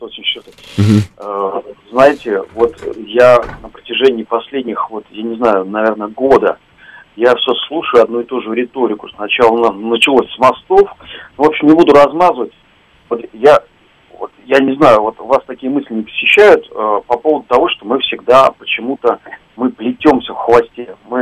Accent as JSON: {"language": "Russian", "region": "Crimea", "country": "Ukraine", "said": "я просто крымчанин"}